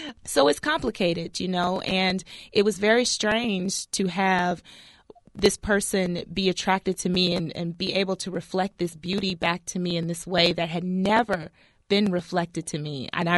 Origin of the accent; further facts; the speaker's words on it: Cleveland, Ohio, United States; because I didn't really dream this big, you know, when I was younger, growing up in Cleveland.